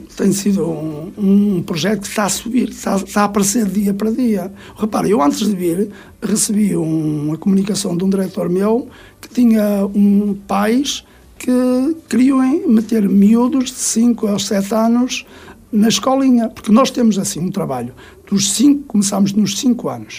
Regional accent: Portugal; moved away; somos portugueses, e quando há um símbolo português, as pessoas aproximam-se.

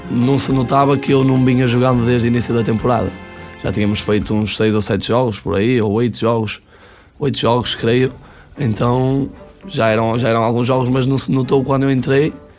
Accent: Barcelos, Norte, Portugal; eu sou aqui de Barcelos

